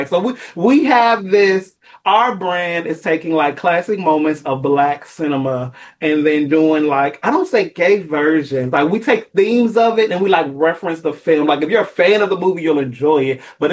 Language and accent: English; Memphis, Tennessee, United States; now in Washington, United States; I'm a Scorpio. I am originally from Memphis. I have been in DC for about 7 years.